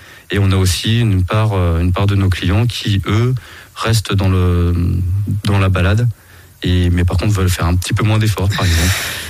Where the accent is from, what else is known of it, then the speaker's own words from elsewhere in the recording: Moulins, Auvergne-Rhône-Alpes, France; N'étant pas originaire de Nevers de base, on est originaire de Moulins 100%